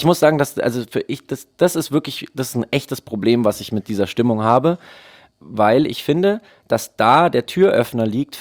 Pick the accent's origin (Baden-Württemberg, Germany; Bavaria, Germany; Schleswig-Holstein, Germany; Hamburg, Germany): Bavaria, Germany; Ich bin ja Bayer.